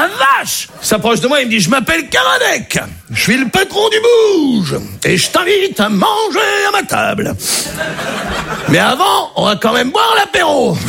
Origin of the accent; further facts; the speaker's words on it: Brittany, France; Je suis breton. Moi, j'ai été accepté en Bretagne.